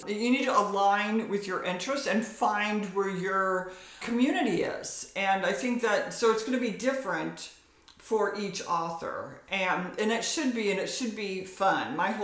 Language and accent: English; Indiana, United States; now in Redmond, United States; I'm also from my home state is Indiana, and now that I live in the Pacific Northwest and in Redmond near Seattle, but I'm from Indiana